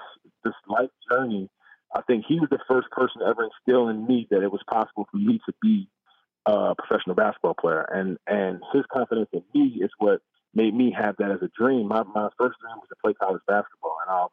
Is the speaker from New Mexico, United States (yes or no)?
no; New Jersey, United States; I was a kid from South Jersey who probably wasn't.